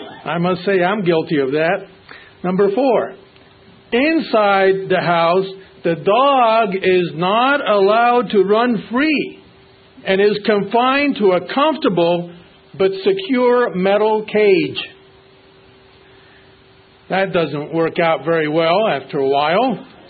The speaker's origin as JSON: {"language": "English", "country": "Cuba", "moved": "yes", "said": "You might know I was originally from Cuba, and I still grieve for the people that still live there."}